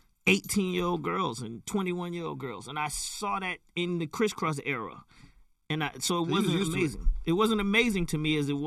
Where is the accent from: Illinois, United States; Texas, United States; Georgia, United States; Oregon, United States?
Georgia, United States; Atlanta; My mindset was, I'm from Atlanta. I got a hit record, and I had it untraditionally of whatever I thought what Atlanta was.